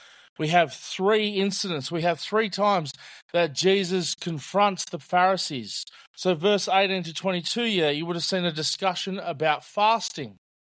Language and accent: English; New South Wales, Australia; So I grew up in New South Wales.